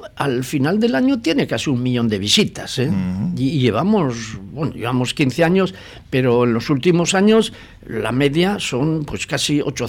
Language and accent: Spanish; Gallarta, Basque Country, Spain; born there; now in Portugalete, Spain; Bueno, yo nací en Gallarta, ¿me entiendes?